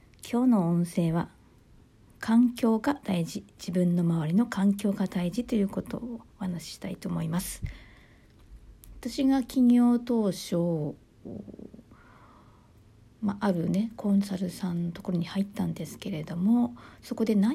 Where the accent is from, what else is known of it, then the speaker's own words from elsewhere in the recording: Miyagi, Japan; で私は宮城ですけど、東京の方とかとね、東京に住んでいらっしゃる方とすごくつながりが持てたり